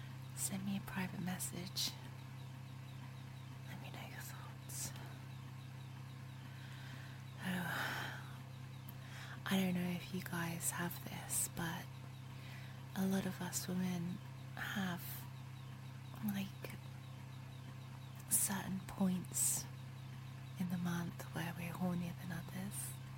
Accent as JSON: {"language": "English", "region": "England", "country": "United Kingdom", "accent": "English", "said": "My soft voice, my English accent, my breaths, my moans."}